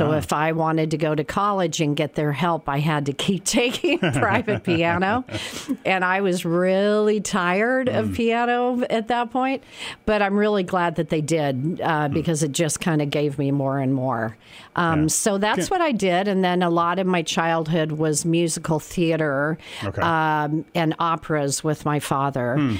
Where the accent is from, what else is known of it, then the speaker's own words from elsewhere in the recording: Danville, Illinois, United States; Well, I'm from Danville, Illinois.